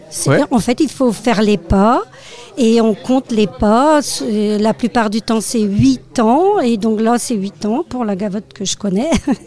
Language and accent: French; Spézet, Brittany, France; ma mère m'amenait dans les Fesnos, dans la Spézette, comme je suis de Spézette.